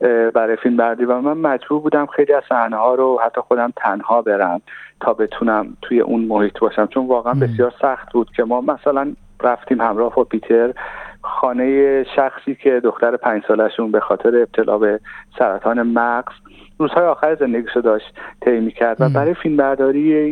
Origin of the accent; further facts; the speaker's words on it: Iran; و من به عنوان یک ایرانی خیلی من تحت تأثیر قرار داد